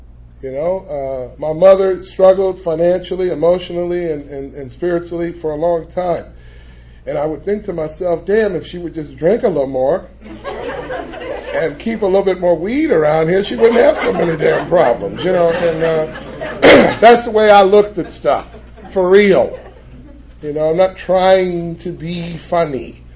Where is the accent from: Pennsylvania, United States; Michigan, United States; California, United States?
California, United States; Los Angeles; I remember just living in Watts, and I come from the Jordan Downs housing projects. I lived in that community for 14 and a half years